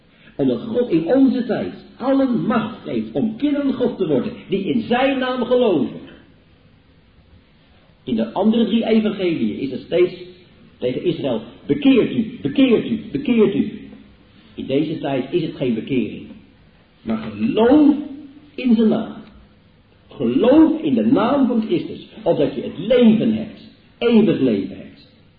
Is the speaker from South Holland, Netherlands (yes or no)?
yes; Leiden, South Holland, Netherlands; En dat allemaal traditioneel is, naar ons gebruik als Leidenaars.